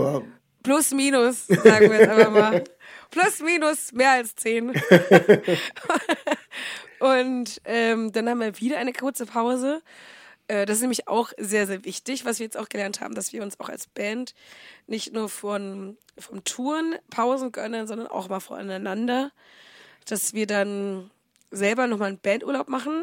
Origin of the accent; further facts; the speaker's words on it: Bavaria, Germany; da würde ich sehr gerne das in der Heimat machen, da wo ich eigentlich herkomme. Also es ist irgendwo bei Oberfranken, ein kleines Dorf. Also Dorf nicht, kleine Stadt